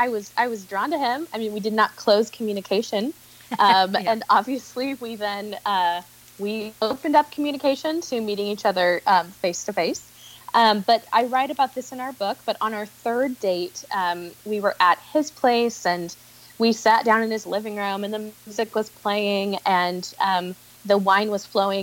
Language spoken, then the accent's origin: English; Oregon, United States; I was raised in the Willamette Valley, which is kind of the area just south of Portland.